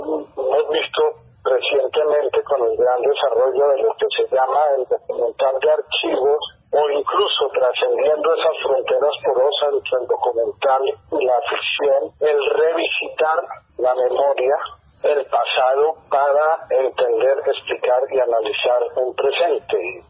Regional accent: Bogotá, Colombia; Yo soy muy bogotano

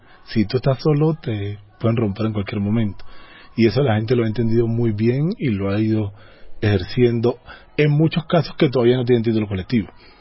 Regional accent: Buenaventura, Valle del Cauca, Colombia; born there; aunque soy negro, pero soy negro de la ciudad. Yo nací en Buenaventura. Zona urbana de Buenaventura, aunque era un barrio muy popular

